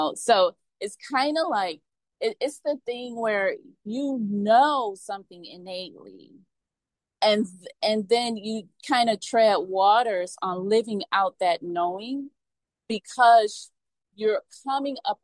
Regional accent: Detroit, Michigan, United States; I grew up in Detroit, Michigan, and the winters there can get pretty rough.

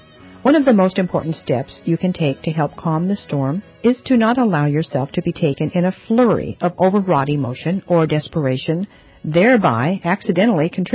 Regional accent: Great Lakes, United States; I grew up on the Great Lakes and recognize a seaworthy vessel when I see one.

